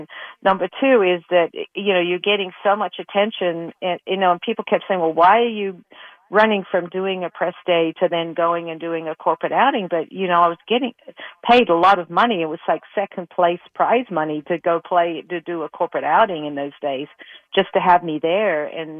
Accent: Australia; and the fact that I came from Australia.

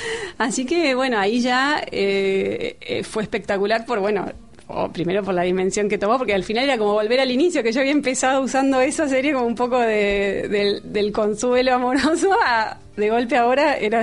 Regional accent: Argentina; soy argentina, con lo cual no tengo inglés nativo

